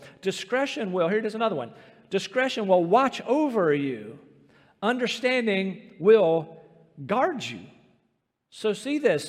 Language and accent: English; Rocky Mount, North Carolina, United States; let's go swim in the Tar River there in Rocky Mount, my hometown, and we'll jump off the trestle.